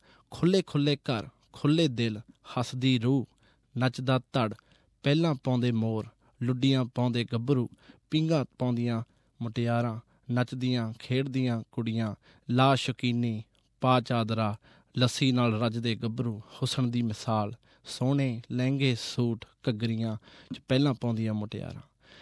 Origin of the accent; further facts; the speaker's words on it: Bathinda, Punjab, India; moved away as an adult; now in Australia; ਮੈਂ ਬਠਿੰਡੇ ਦਾ ਜੰਮਿਆ ਪਲਿਆ ਤੇ 19 ਸਾਲ ਦੀ ਉਮਰ 'ਚ ਮੈਂ ਇੱਥੇ ਆ ਗਿਆ ਸੀ ਤੇ ਐਜ਼ ਅ ਸਟੂਡੈਂਟ ਆਏ।